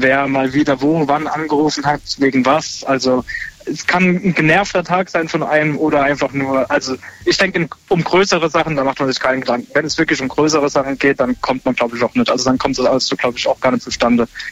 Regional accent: Rhineland-Palatinate, Germany; Aus Rheinland-Pfalz, Saarland.

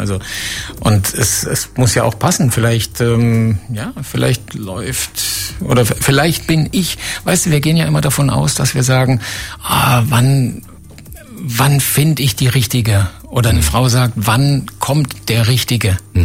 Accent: Karlsruhe, Baden-Württemberg, Germany; Ich bin nach Karlsruhe gezogen vor einem halben, dreiviertel Jahr in meine Heimat wieder mit ihm

